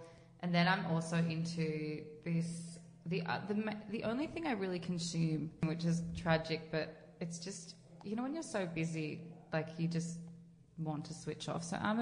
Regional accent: Deniliquin, New South Wales, Australia; I grew up in Deniliquin, which is a really small country town, and it was an amazing childhood.

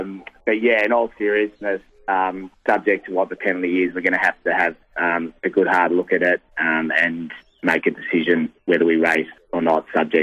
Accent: Caulfield, Victoria, Australia; I grew up around Caulfield, and it's always been the one race very close to my heart.

